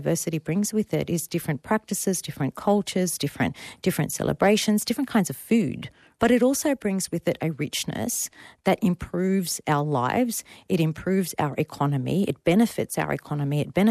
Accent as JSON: {"language": "English", "country": "Egypt", "said": "My family, we came from Egypt, right?"}